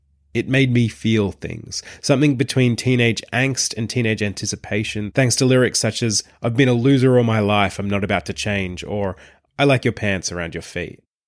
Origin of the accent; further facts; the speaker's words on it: Traralgon, Victoria, Australia; A now all but non-existent music and DVD chain called Sanity in my hometown of Traralgon.